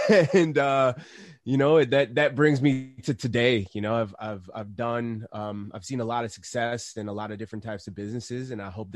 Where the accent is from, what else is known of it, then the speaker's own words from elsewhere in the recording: Chicago, Illinois, United States; I'm originally from Chicago.